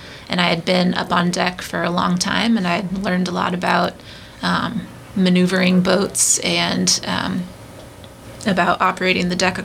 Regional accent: Edmonds, Washington, United States; I grew up in Edmonds, Washington, but my family is from Southeast Alaska, from Prince of Wales Island.

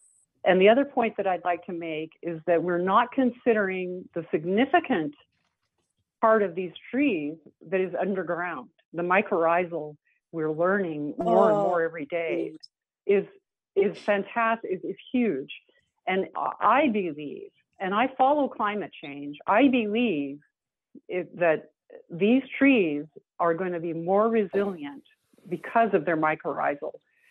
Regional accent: Washington, United States; I've been here a long time. I grew up on the Olympic and Kitsap Peninsulas, and that is just not the way we should be.

